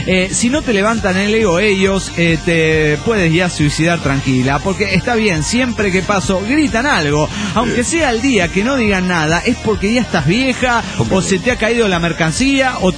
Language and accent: Spanish; Coatzacoalcos, Veracruz, Mexico; Soy alguien de Coatzacoalco.